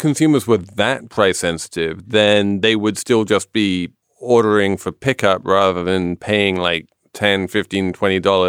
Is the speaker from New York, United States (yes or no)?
yes; New York, United States; because I'm a New Yorker who doesn't understand brands.